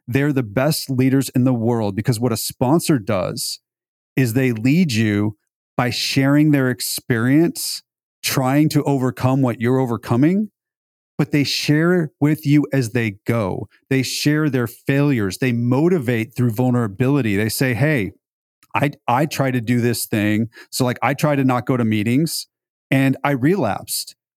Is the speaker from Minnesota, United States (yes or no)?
no; Beverly Hills, California, United States; But like growing up in Beverly Hills, I saw a lot of people that had a lot of stuff that weren't happy.